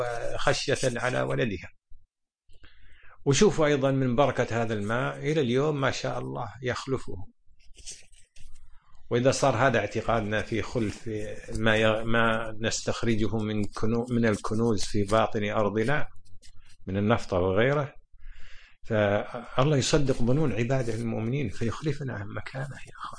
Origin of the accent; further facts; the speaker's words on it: Kuwait; ضعف التجارة اللؤلؤ عندنا في الخليج عموما وفي الكويت خصوصا